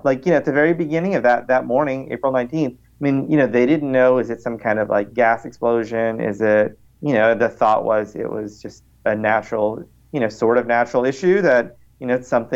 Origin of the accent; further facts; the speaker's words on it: Oklahoma, United States; I'm going to blame it on my Oklahoma roots heritage, but, you know, I was born and raised in Oklahoma and, you know, attended the University of Oklahoma